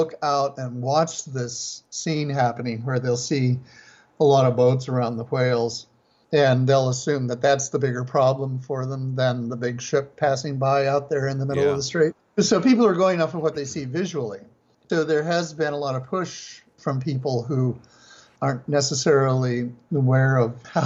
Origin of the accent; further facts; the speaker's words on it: Idaho, United States; When I was a kid growing up in Idaho, my family had a cabin there in Stanley area.